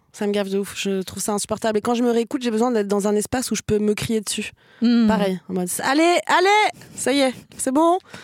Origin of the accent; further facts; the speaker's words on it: Quebec, Canada; accent: Quebec French; C'était mon accent québécois.